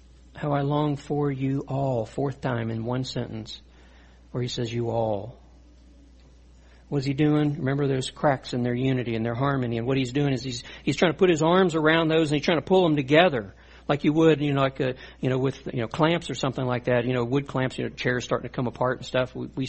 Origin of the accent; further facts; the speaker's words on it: Louisiana, United States; Now, you know, I'm Cajun, right? I'm going to eat anything.